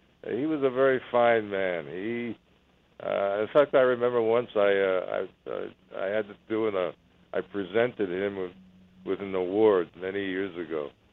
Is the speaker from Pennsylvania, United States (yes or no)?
no; New York City, New York, United States; now in California, United States; I'm from New York City. And I did a lot of stage work in New York City